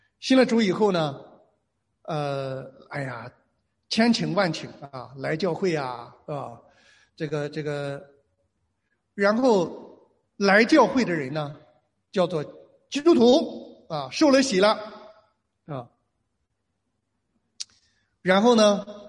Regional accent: Shandong, China; 我小的时候在中国山东的农村

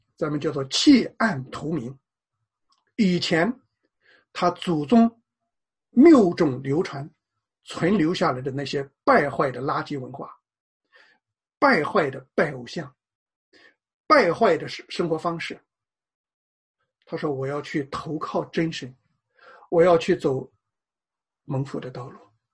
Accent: China; 我们是中国人

